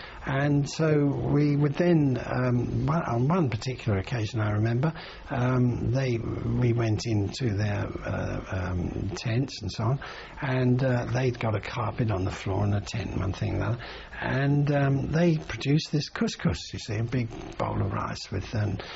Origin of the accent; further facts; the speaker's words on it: London, United Kingdom; And so I said, yes, I come from a place called London, which is a big place in the middle of it, you see.